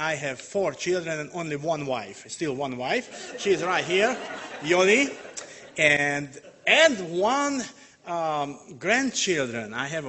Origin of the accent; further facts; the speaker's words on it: Hungary; English is a second language; moved away; I'm a missionary from Hungary. I'm born in Hungary and raised up in Hungary